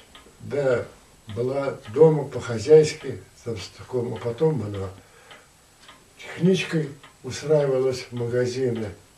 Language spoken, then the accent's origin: Russian; Anzhero-Sudzhensk, Kemerovo Oblast, Russia; born there; Родились мы в Анжерке. В рабочем, как бы вроде бы, в рабочей семье.